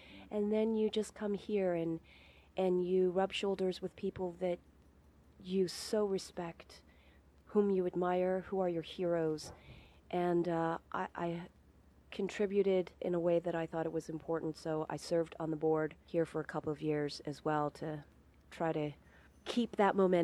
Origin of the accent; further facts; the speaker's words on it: Canada; it was as a minority, it was as an immigrant, it was as a Canadian.